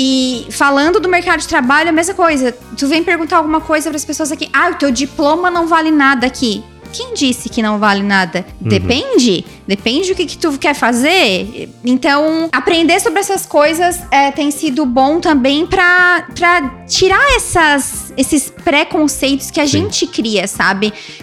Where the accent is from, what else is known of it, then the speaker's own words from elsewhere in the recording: Brazil; Portuguese is a second language; now in New York, United States; Ah, é porque eu sou brasileira. Ah, é porque eu não sou daqui. Ah, é porque eu não sou americana nata. É porque eu não falo inglês como minha primeira língua.